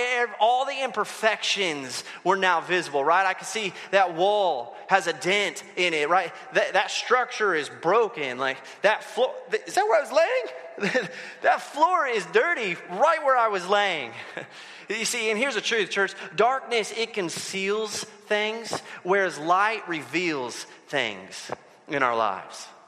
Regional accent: California, United States; also born or lived in West Coast; I grew up on the West Coast. I moved here from California. We don't got sunsets like that where we used to live.

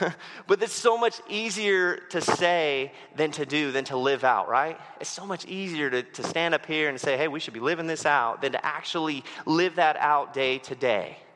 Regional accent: West Coast, United States; I grew up on the West Coast, so I'm going to make rain jokes like just for my whole time

